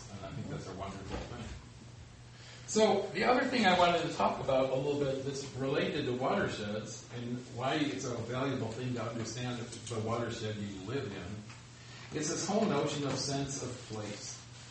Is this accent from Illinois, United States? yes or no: yes; Chicago, Illinois, United States; now in Seattle, United States; I was raised in Chicago and third-generation American citizen, and you know, here I am, a resident of the city of Seattle.